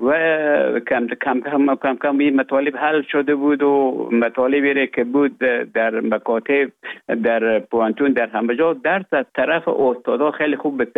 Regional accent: Herat, Afghanistan; born or raised there; moved away as an adult; also born or lived in Russia; now in Finland

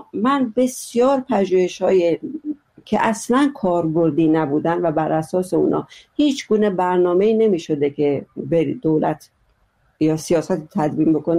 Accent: Iran

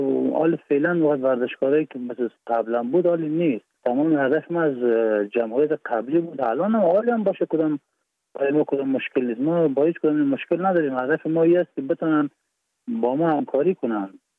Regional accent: Afghanistan; also born or lived in Iran

